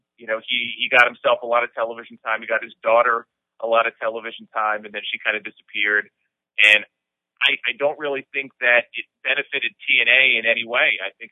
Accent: New York, United States; growing up in New York, I've been in New York my whole life, in that Northeast area, it was always, you know, WWF.

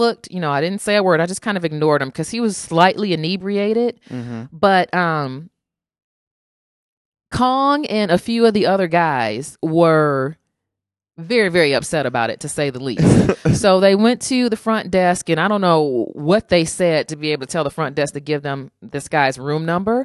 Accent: Illinois, United States; Chicago is like 30 minutes from my hometown.

